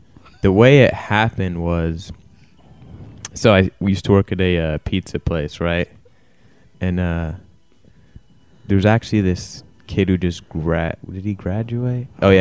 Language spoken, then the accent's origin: English; Anchorage, Alaska, United States; We are all from Anchorage, Alaska.